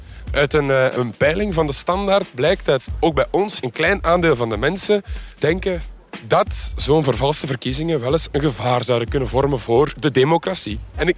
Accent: Flanders, Belgium; Ja, want ik ben zelf van Oost-Vlaanderen.

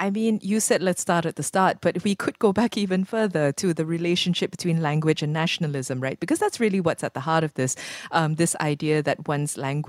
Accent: Malaysia; One of the great values of, or one of the great things about being a Malaysian is understanding a joke that is told in a variety of languages.

